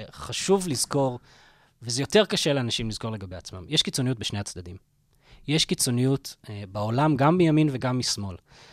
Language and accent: Hebrew; England, United Kingdom; הספר יצא קודם באנגלית, באנגליה, שם גדלתי, והייתי שם